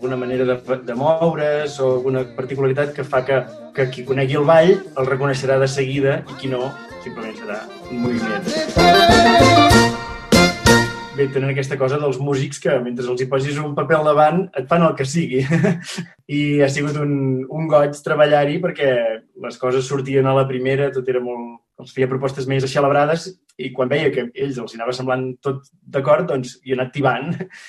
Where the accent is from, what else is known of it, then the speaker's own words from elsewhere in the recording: Ullastrell, Catalonia, Spain; now in Terrassa, Spain; ara sóc de Terrassa, bueno, sóc d'Ullastrell, però fa 10 anys que visc aquí a Terrassa